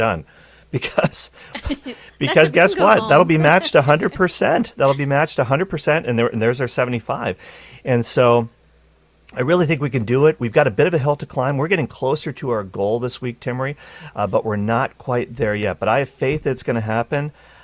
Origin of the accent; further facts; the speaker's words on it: Canada; I know I'm Canadian, but I honestly have never heard anybody say a boot